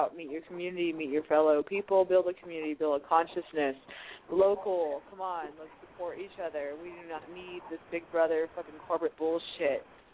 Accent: United States; Being like American, we are very slang like. We are not proper English.

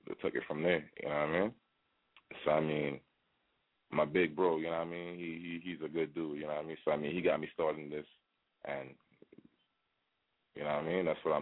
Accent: U.S. Virgin Islands; growing up in the Virgin Islands, and I mean, like, seeing all my friends into, like, a lot of different stuff

